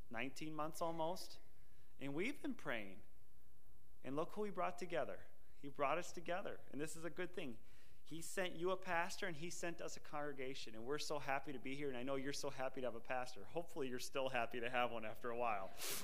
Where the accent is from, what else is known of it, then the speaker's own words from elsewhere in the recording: Minneapolis, Minnesota, United States; because I'm from the Midwest, as most of you know, I'm from Minneapolis area